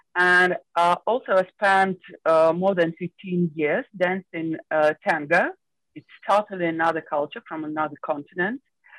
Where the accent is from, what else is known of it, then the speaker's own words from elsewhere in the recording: Moscow, Russia; English is a second language; also born or lived in Soviet Union; And I was born and I live in Moscow. Again, it's very multicultural place. And also I'm Jewish. I'm not Orthodox and I'm not, I don't follow, I don't practice.